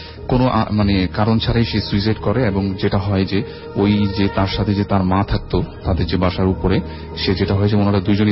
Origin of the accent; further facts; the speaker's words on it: Dhaka, Dhaka Division, Bangladesh; আমি পুরান ঢাকা থেকে আসছি।